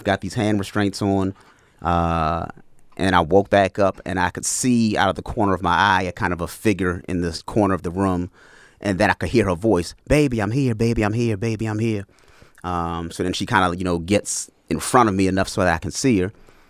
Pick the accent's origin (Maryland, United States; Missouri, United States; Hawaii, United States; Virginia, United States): Maryland, United States; Baltimore; It was at a good buddy of mine in Baltimore, Maryland, where I'm from, my hometown. Shout out to B-More.